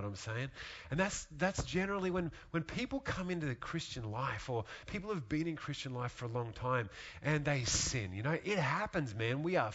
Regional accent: Australia; When I grew up in Australia, all the movies that we watched came out of America.

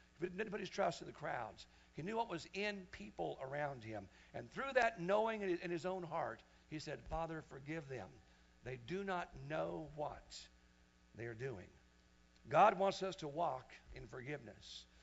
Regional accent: Missouri, United States; also born or lived in Wichita, Kansas; You know, I was raised myself in Missouri when I was only like age 3 to age 8. Those guys were highly prejudiced. There was only white faces all around me all the time. Then I found myself in Wichita, Kansas

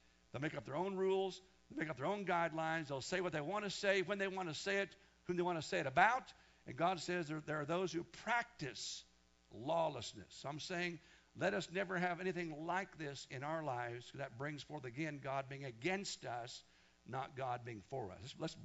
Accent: Wichita, Kansas, United States; folks from the church I was raised in Wichita, Kansas.

